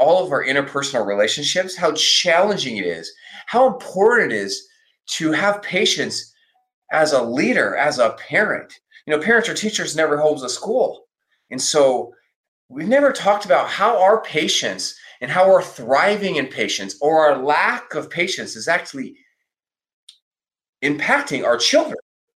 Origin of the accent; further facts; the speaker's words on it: San Diego, California, United States; I grew up in San Diego and I know that surfers have at least 41 words for a wave.